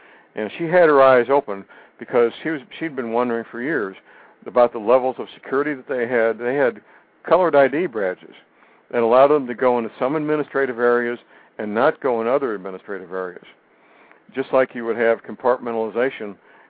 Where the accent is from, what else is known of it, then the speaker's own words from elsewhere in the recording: St. Louis, Missouri, United States; My hometown, St. Louis, or what they did beginning in the early 1980s.